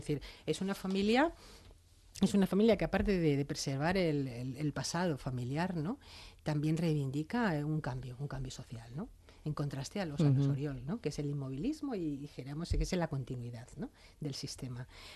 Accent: Madrid, Community of Madrid, Spain; yo como madrileña, además yo mi relación con Madrid es muy profunda con mi ciudad, ¿no? La adoro.

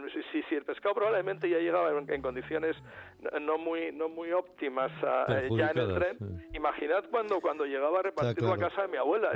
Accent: Madrid, Community of Madrid, Spain; also born or lived in Cendejas de la Torre, Guadalajara; yo viví en mi pueblo, sí, en Guadalajara, Cendejas de la Torre. Viví hasta los 5 años que llegué a Madrid

